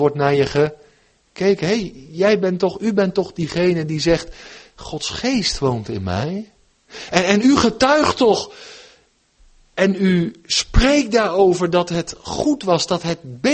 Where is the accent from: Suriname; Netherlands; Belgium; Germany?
Netherlands; South Holland; Ik ben opgegroeid in het Westland bij de kassen.